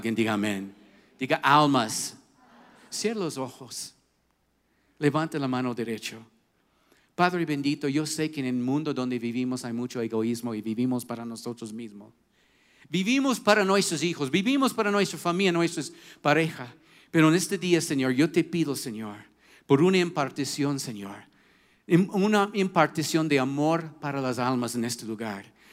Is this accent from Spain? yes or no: no; United States; Y mira, yo soy un gringo bien emocional.